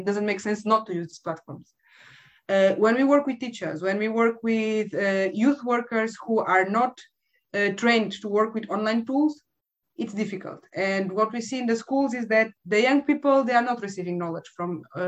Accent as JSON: {"language": "English", "country": "Portugal", "tie": "born there", "second_language": "English", "said": "I was born in Portugal. I have Portuguese parents"}